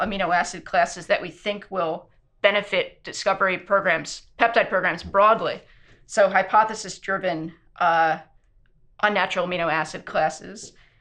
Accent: New Jersey, United States; Sure. I'm from New Jersey, and I've been at Merck for about 5.5 years.

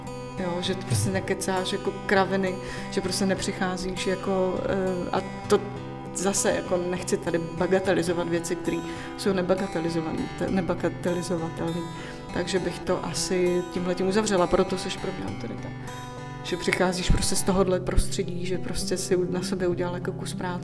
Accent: Moravia, Czechia; mě to přišlo přirozený, jak jsem z Moravy, že původně, tak tam jako nakládají všechno

